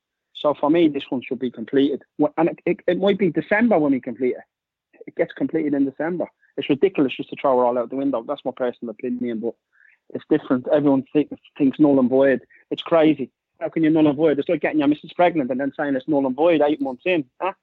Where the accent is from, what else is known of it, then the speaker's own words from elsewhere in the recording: Dublin, Leinster, Ireland; now in United Kingdom; I'm from Ireland, from Dublin. Obviously, my family lived there.